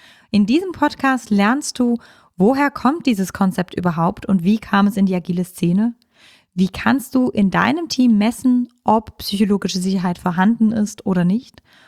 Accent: Switzerland; German is a second language; ich als Schweizerin mit deutschen Sprichworten, die kommen immer ein bisschen lustig raus

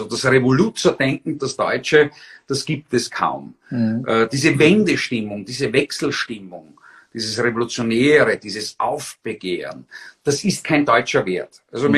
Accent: Austria; als Österreicher mit durchaus deutschen Wurzeln, wie gesagt, die Großmutter kam aus München, mein Onkel lebt nach wie vor in München

